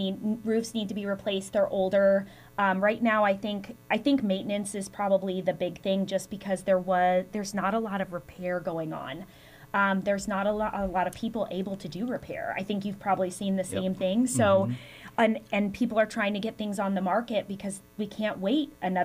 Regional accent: Delta Junction, Alaska, United States; I am born and raised in Delta, yes, yes.

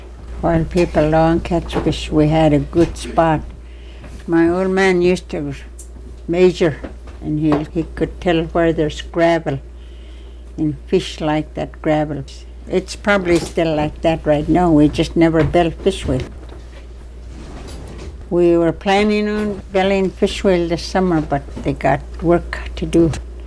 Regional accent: Minto, Alaska, United States; I was born in Minto, 1928, and I'm still in Minto. I wouldn't leave Minto.

